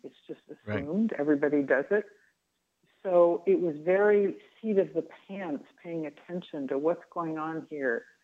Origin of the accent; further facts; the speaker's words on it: California, United States; also born or lived in East Coast; I grew up in California, but I lived on the East Coast for 8 years. And when I escaped back to California